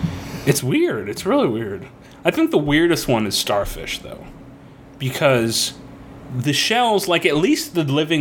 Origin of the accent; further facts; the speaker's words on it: Florida, United States; Just a reminder for our listeners, I grew up in Florida, so I've seen my fair share of sand dollars.